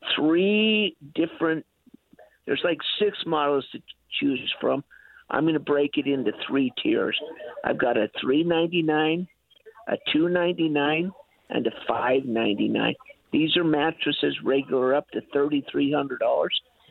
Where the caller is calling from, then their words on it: Arizona, United States; Well, I'm calling from Arizona.